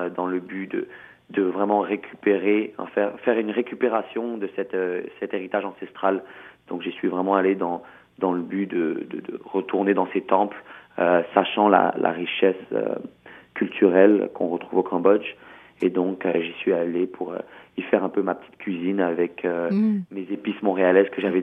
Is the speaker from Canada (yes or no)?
yes; Quebec, Canada; also born or lived in France; ma culture cambodgienne, même si j'ai grandi au Québec, tout en étant né en France.